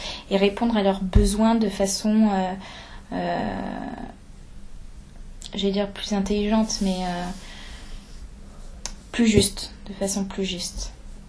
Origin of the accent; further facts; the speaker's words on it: Portugal; now in Paris, France; eu vivo em Paris, mexe-se muito culturalmente e encontramos muitas pessoas. E como sou também português, as duas.